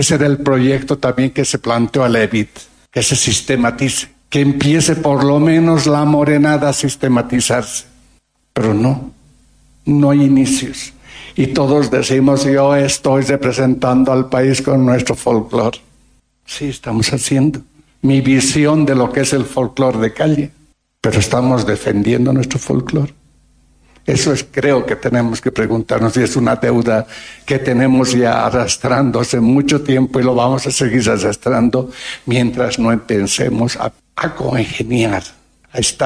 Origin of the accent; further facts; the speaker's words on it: Bolivia; Señores, los culpables somos nosotros los bolivianos, que hacemos folclor, que difundimos el folclor